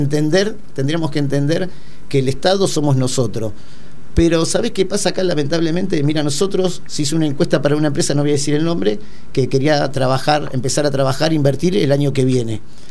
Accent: Argentina; Acá tenemos que entender los argentinos que nosotros somos los dueños del Estado

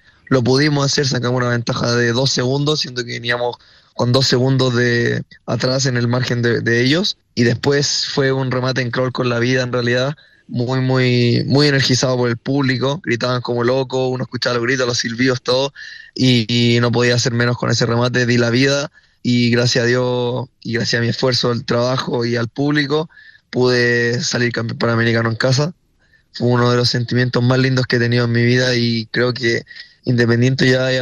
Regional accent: Chile; pude obtener la medalla de oro en los Juegos Parapanamericanos de Santiago 2023. que fueron aquí en mi país

